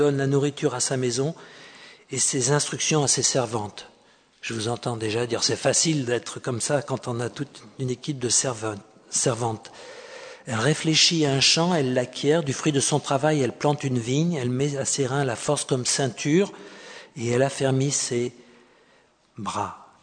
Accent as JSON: {"language": "French", "country": "France", "said": "Je peux me permettre de dire ça parce que je suis Français."}